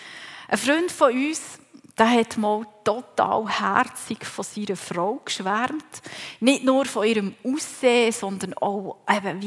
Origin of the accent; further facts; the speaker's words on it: Switzerland; Ich denke, generell als Schweizer sind wir ein bisschen geprägt, sodass man tatkräftig ist, dass man anpackt. Ich bin als Älteste von vier Geschwistern aufgewachsen